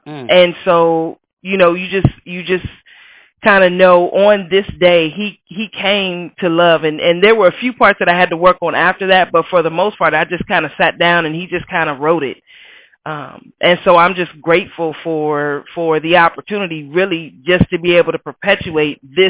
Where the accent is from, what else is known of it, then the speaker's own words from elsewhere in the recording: Akron, Ohio, United States; now in North Carolina, United States; So originally, I'm from Akron, Ohio, a very small town.